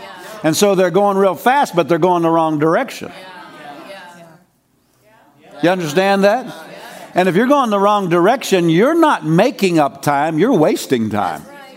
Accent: Pennsylvania, United States; When we grew up in Pennsylvania, we had a neighbor who was Pennsylvania has a lot of apple orchards.

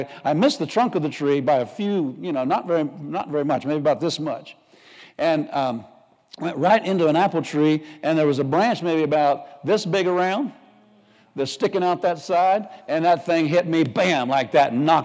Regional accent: Pennsylvania, United States; I grew up in Pennsylvania and on a farm. And Pennsylvania is a little like Wisconsin.

